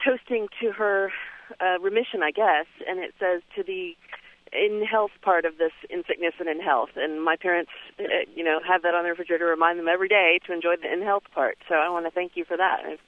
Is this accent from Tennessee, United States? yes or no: no; Dallas, Texas, United States; now in Cincinnati, United States; I grew up in Dallas and enjoyed Funky Winkerbean, and my parents still live there